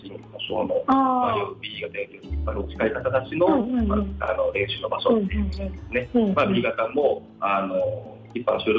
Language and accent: Japanese; Itoman, Okinawa, Japan; 僕が糸満、まあ、出身で糸満、愛が強くてですね、糸満、の地元に貢献したいということで